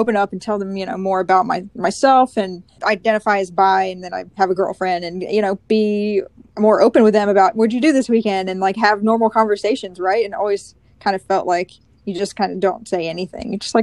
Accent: Southeast, United States; and we're both from the Southeast, is it because it was like, you know, you kind of don't want to talk about it there?

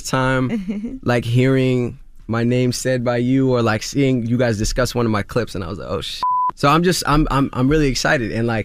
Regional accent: Queens, New York, United States; Growing up in Queens, like a lot of people thought I was going to be this next big basketball star.

